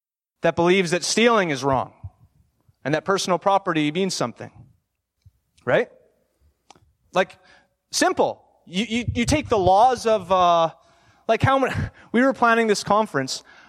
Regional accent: Canada; So I'm a Canadian.

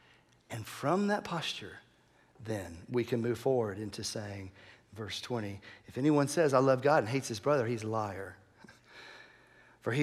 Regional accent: Atlanta, Georgia, United States; born there; I shared the story that when I was born in Atlanta 57 years ago now, that my mom and dad started to say, I love you, right?

